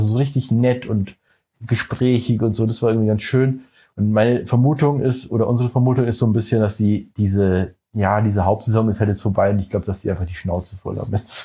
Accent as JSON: {"language": "German", "country": "Germany", "said": "Ja, ist ja klar, wir kommen aus Deutschland hierher und machen Touristensachen."}